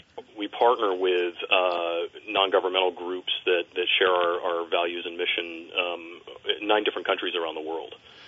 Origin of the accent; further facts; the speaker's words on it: Middlebury, Vermont, United States; Yeah, I'm from Vermont. I grew up in Middlebury, and with the exception of a couple of years at a college outside of Boston, getting my experience with urban life, I have been here working in the state of Vermont.